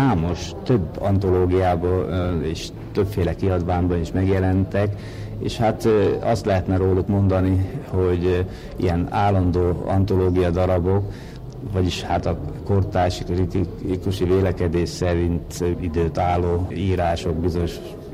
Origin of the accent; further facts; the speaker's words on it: Alvár, Trnava Region, Slovakia; now in Dunajská Streda, Slovakia; a szülőfalum, Alvár önkormányzatának és a lakhelyem, Dunaszerdahelyi város önkormányzatának támogatásával jelent meg.